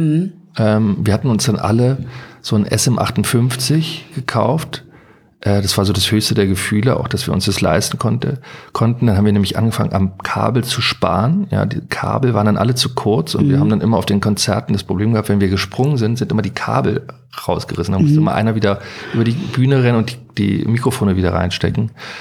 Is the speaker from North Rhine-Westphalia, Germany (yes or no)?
no; Berlin, Germany; in Berlin-Marienfelde, in Tempelhof, da wo ich aufgewachsen bin